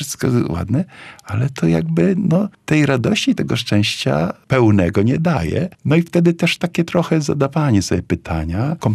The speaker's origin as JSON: {"language": "Polish", "region": "Warmian-Masurian Voivodeship", "country": "Poland", "said": "ja pochodzę z takiej wsi niedaleko tutaj Elbląga"}